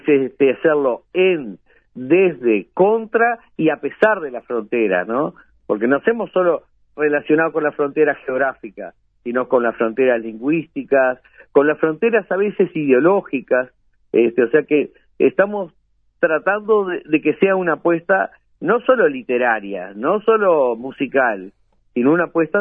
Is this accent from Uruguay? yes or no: yes; Tacuarembó, Uruguay; born there; yo nací en Tacuarembó y se hablaba misturado, o sea, yo mi familia no acostumbraba a hablar el portuñol.